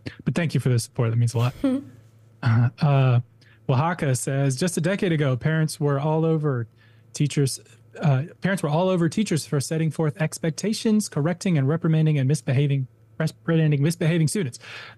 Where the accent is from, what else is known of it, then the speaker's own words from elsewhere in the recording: Minnesota, United States; Sally, I'm from Minnesota originally, my family is